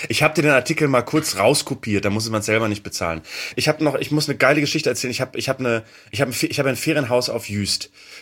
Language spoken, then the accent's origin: German; Bremen, Germany; ich komme aus Bremen